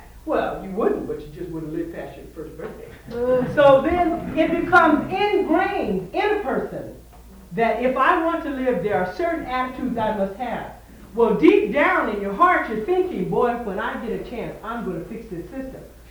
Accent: Yakima, Washington, United States; growing up, there was a saying, and I grew up in Yakima, by the way

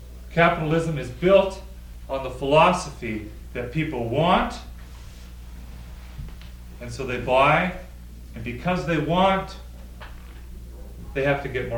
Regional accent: United States; Realistically, I'm an American.

